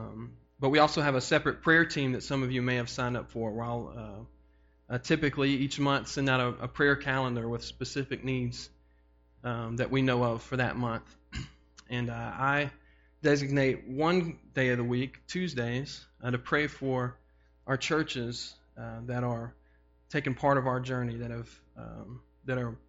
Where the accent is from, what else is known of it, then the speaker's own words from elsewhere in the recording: Memphis, Tennessee, United States; born there; I was born in Memphis.